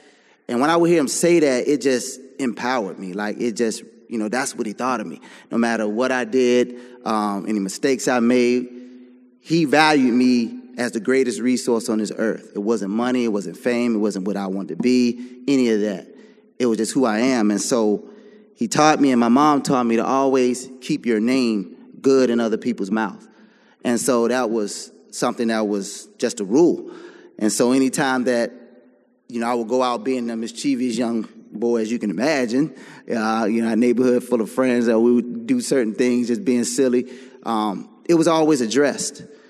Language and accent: English; Maryland, United States; growing up in Prince George's County and the D.C. area and stuff, and just growing up in a Christian home.